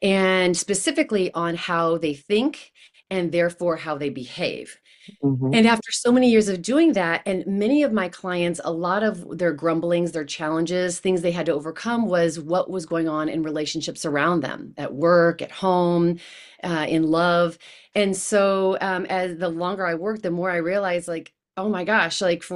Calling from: Midwest, United States; I am in the good Midwest, right in the middle of the country, in like 4 hours south of Chicago.

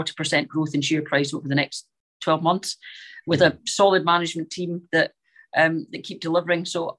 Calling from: Scotland, United Kingdom; And I'm speaking from Scotland, and they're pretty much on every high street in Scotland

